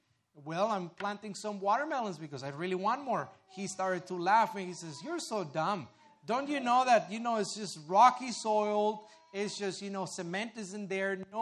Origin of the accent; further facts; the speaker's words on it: Mexico; English is a second language; Growing up in Mexico, I come from a farming family, and you know, all year long, what you can do is you can farm anything and everything you want.